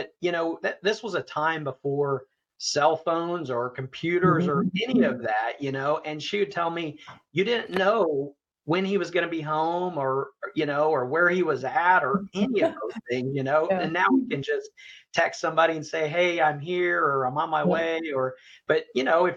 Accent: Sedalia, Missouri, United States; So I grew up on around the Sedalia area, central Missouri, and on a farm there, and was raised on a farm.

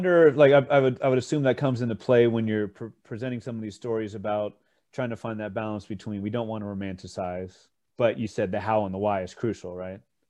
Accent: United States; I wonder, being American

